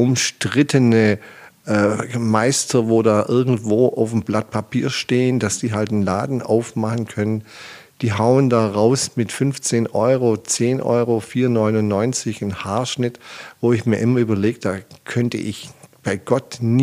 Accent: Baden-Württemberg, Germany; Wir kommen aus der Friseurdynastie im Schwäbischen.

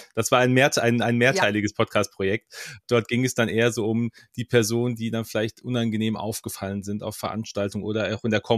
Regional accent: Hesse, Germany; ich bin aber aus Mittelhessen, ja, das ist wir sind auch ganz besonders.

